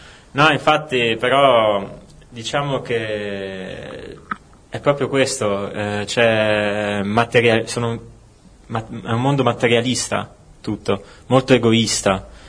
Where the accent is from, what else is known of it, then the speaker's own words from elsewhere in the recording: Trentino-Alto Adige, Italy; praticamente noi veniamo dall'Alto Adige, viviamo in Alto Adige